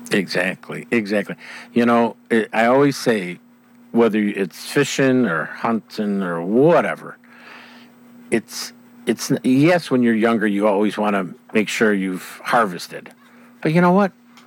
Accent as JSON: {"language": "English", "town": "Chicago", "region": "Illinois", "country": "United States", "tie": "born or raised there", "said": "I grew up in Inglewood. You're talking about the city of Chicago, folks. I grew up in Inglewood."}